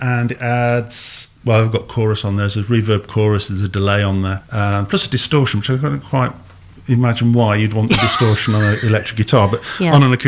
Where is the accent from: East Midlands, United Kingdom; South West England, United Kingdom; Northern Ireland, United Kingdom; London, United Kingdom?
East Midlands, United Kingdom; Derby; Although, even though I was from Derby, that influence of the 60s Liverpool was still very, very strong.